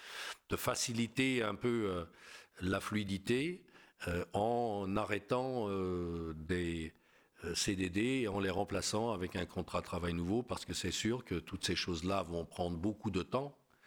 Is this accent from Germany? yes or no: yes; Germany; que je suis un Allemand qui parie sur la France